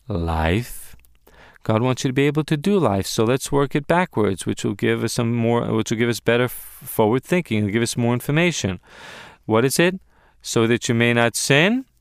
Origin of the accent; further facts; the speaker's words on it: United States; And I grew up in America.